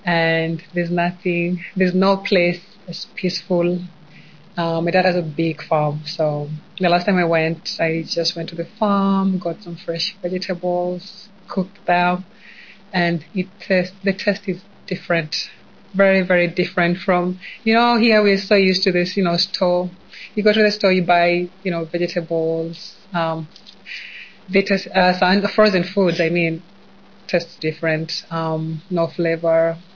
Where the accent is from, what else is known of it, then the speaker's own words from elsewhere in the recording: Nairobi, Kenya; now in Canada; I am from Kenya. I moved to Canada almost 14 years ago. I was born and raised in Nairobi. It's the capital city of Kenya.